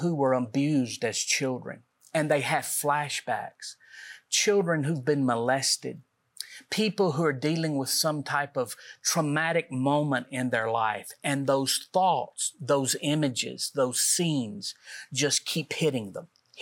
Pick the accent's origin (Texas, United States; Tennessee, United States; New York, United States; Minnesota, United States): Tennessee, United States; we're from Middle Tennessee